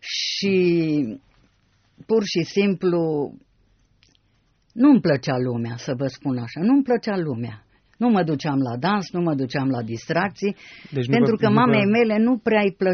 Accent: Sibiu, Sibiu County, Romania; Sunt din Sibiu, acolo era o filarmonică renumită

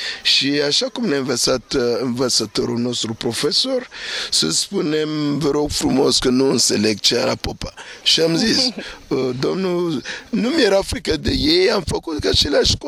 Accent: Bangui, Central African Republic; Romanian is a second language; Eu am venit din Africa Centrală, Bangui, până aici cu zbor de avion 5 ore

